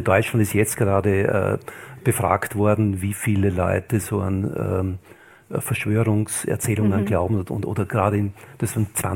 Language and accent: German; Austria; ich bin in Österreich aufgewachsen, da hat man gewissermaßen noch geglaubt.